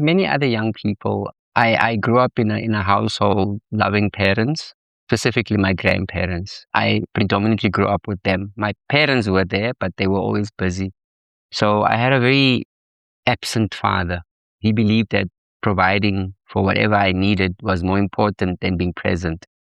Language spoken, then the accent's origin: English; Cape Town, Western Cape, South Africa; I grew up, I was born and bred in Cape Town, yeah, on the Cape Flats.